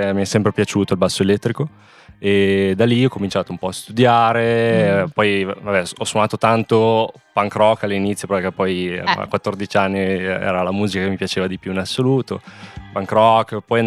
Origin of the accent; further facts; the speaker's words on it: Codogno, Lombardy, Italy; born there; now in San Colombano al Lambro, Italy; Allora, io sono nato a Codogno.